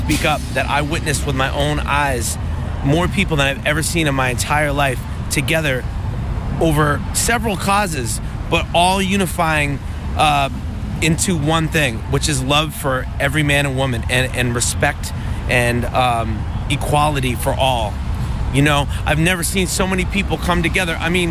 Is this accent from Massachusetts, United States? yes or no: yes; Boston, Massachusetts, United States; I'm from Boston, Massachusetts.